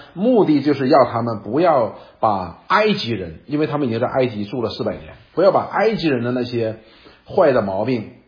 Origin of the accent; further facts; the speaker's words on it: China; 所以我们中国人讲要叫吃马什么马吃回头草